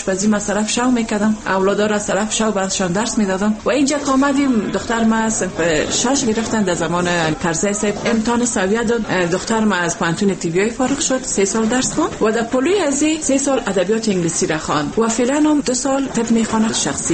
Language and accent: Persian; Afghanistan; من خودم افغانی هستم